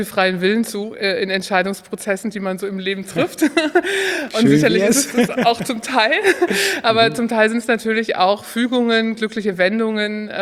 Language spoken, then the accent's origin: German; Koblenz, Rhineland-Palatinate, Germany; ich bin zur Schule gegangen im Rheinland, ich komme aus Koblenz.